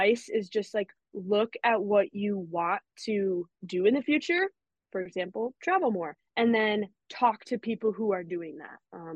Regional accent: Michigan, United States; I'm from mid-Michigan. I went to Breckenridge High School, which is right in the center of Michigan, and it's a very rural area.

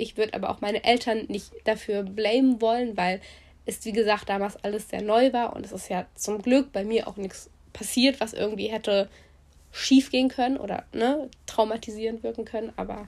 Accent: Bautzen, Saxony, Germany; ich bin in Sachsen aufgewachsen. Ich sage jetzt einfach Bautzen. Es ist der Landkreis Bautzen

